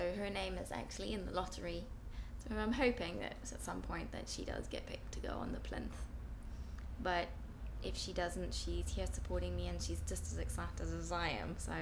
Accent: South Africa; I am 35 and I originally come from South Africa, but I'm a British citizen because my parents are British.

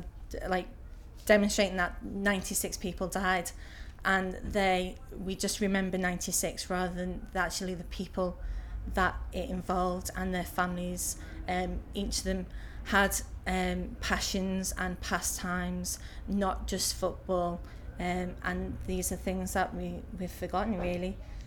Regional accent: Liverpool, North West England, United Kingdom; moved away as an adult; I was born in Liverpool. I grew up in Liverpool. I moved from there when I was 25, went to university in Stoke-on-Trent to do a design photography degree.

